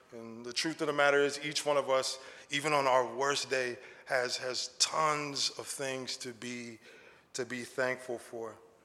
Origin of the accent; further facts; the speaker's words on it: United States; now in Canada; I've been here in Canada for 14 years, but I'm an American, don't hold it against me.